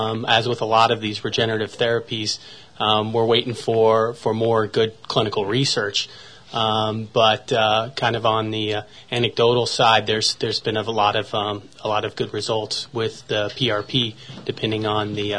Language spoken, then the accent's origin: English; Wyoming, United States; I grew up in Wyoming.